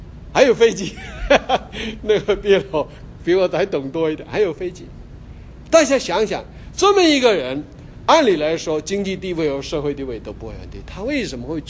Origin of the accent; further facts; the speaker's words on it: Guangxi, China; 在一个小地方，就是广西我的老家